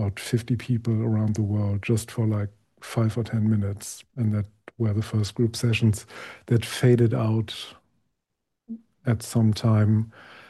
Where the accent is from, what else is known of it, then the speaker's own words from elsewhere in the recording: Hamburg, Germany; But in my hometown in Hamburg